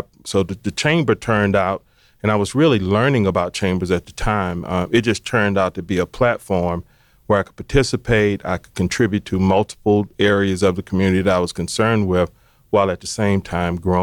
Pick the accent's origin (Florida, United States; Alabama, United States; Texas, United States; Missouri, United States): Alabama, United States; Prichard; I grew up in Pritchard, Alabama. And if you're not familiar with Pritchard, Mobile is a suburb.